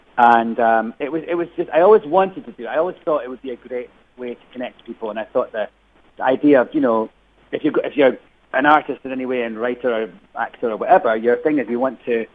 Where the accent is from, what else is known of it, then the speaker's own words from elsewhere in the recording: Scotland, United Kingdom; when I was growing up in Scotland